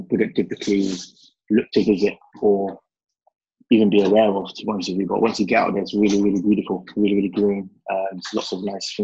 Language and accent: English; United Kingdom; born there; As you can tell, I'm of Ghanaian descent. I'm born in the UK, but my parents are both born in Ghana.